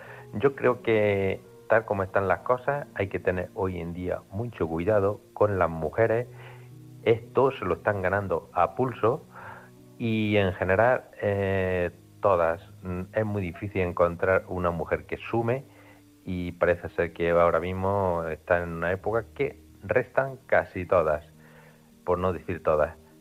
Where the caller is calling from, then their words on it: Antequera, Andalusia, Spain; Buenas noches … de Antequera.